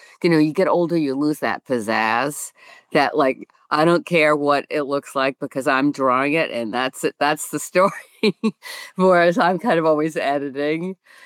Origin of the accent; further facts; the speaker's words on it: Hingham, Massachusetts, United States; it's my hometown as a setting, Hingham, Massachusetts.